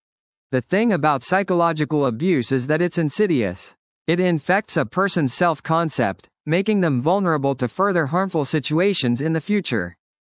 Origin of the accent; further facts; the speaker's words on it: New York, United States; also born or lived in Kyiv; now in Ra'anana, Israel; I'm from Ra'anana. That usually isn't the answer they're looking for, so I continue with, I grew up in New York, accurate but misleading. I am actually from Kiev, Ukraine, to be precise but still misleading